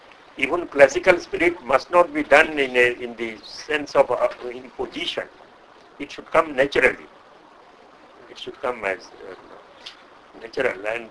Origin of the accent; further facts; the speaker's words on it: India; first language Bhojpuri; English is a second language; There is a specific channel now for Bhojpuri, of course, that is my mother tongue.